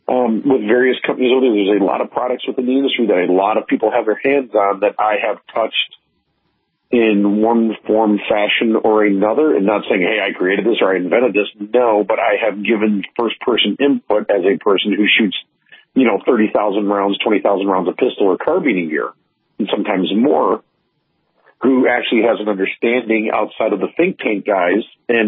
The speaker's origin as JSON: {"language": "English", "region": "Michigan", "country": "United States", "said": "I never heard it either, but I'm from Michigan."}